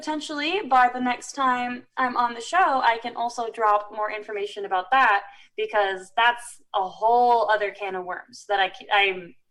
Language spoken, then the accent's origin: English; Chicago, Illinois, United States; Fingers crossed. Well, actually, I'm from Chicago.